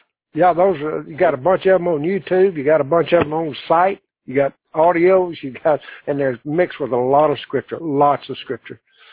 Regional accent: Arkansas, United States; I'm from Arkansas. Humidity's always up around 90, 80, and 90%. Mm. And weather gets up there. I was brought up on the farm, and we had to be out there on the rice fields when it was 90, 95, 100 degrees, 75% humidity.

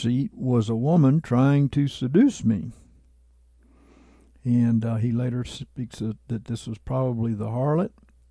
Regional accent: Maceo, Kentucky, United States; It was in the hometown where I was raised in Maceo, Kentucky.

